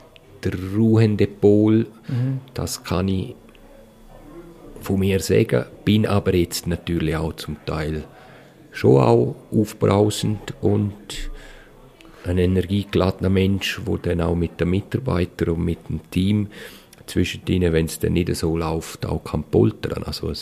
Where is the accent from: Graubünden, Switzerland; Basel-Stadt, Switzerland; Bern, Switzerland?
Graubünden, Switzerland; Lenzerheide; ich bin hier aufgewachsen auf der Lenzerheide, bin ein Schweizer, ein Bündner, bin mit meinen Wurzeln auch über den Urgroßvater auch von Italien herkommend.